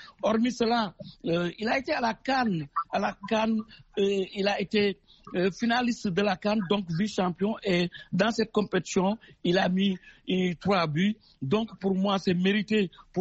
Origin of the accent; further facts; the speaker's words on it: Senegal; C'est vrai que je suis Sénégalais, c'est mon compatriote.